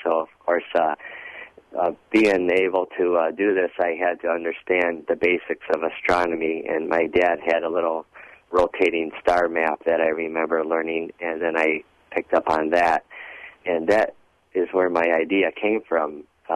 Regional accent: Chicago, Illinois, United States; going to the local Chicago Planetarium where I grew up in Chicago.

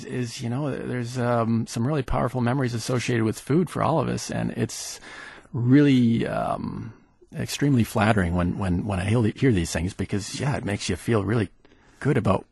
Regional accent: Madison, Wisconsin, United States; the reason why I came back here is, one, I grew up in Madison

